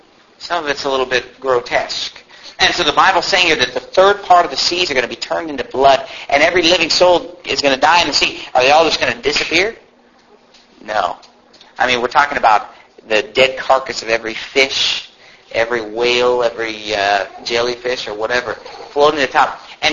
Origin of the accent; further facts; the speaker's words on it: Sacramento, California, United States; I grew up in Sacramento, and I travel there a lot.